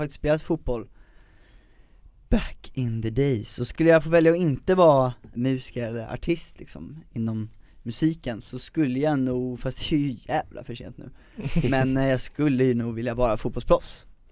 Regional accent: Sweden; born there; jag är 18 och jag är född i Sverige.

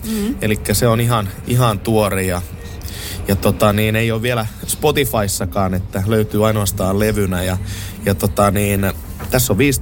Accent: Kokkola, Central Ostrobothnia, Finland; Mä oon Kokkolasta kotoisin ja Pookihan on aina kuulunut Kokkolaan.

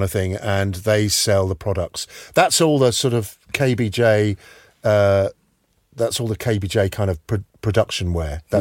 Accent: London, United Kingdom; now in Whitstable, United Kingdom; I was hand making work in my studio in Highgate, because I'm obviously from London.

